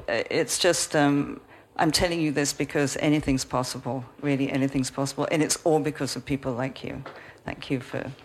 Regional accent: Vancouver, British Columbia, Canada; I'm actually from Vancouver, Canada.

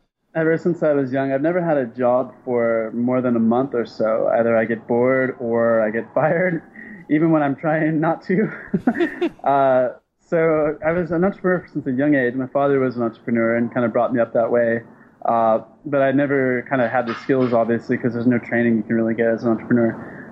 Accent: San Diego, California, United States; I'm from San Diego, which is pretty close to Mexico.

